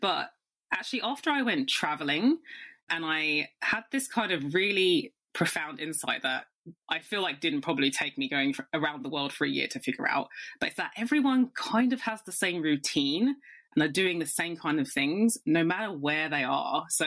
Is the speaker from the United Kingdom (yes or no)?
yes; United Kingdom; accent: British; I know. I'm actually really aware of my accent right now. I'm like, okay, sorry, really British.